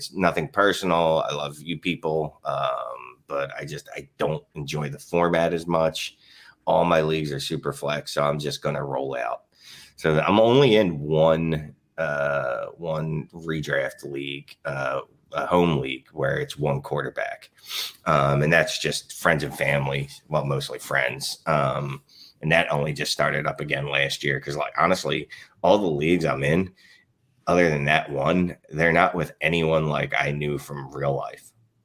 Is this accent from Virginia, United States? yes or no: no; Philadelphia, Pennsylvania, United States; So if people can't tell by my accent, usually you can. I am Philly. I am literally like the definition of Philadelphia, like raised on cheesesteaks, tasty cakes and pretzels and the Eagles.